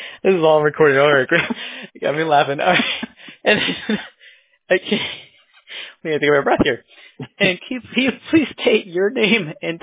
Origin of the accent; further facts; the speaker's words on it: New York, United States; born there; I was born in New York.